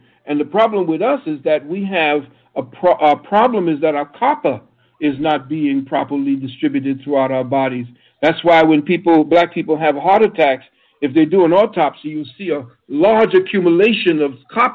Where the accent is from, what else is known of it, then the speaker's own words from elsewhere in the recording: Trinidad & Tobago; No, I was never this pale. When I came from Trinidad, I was like 5 or 10 shades darker.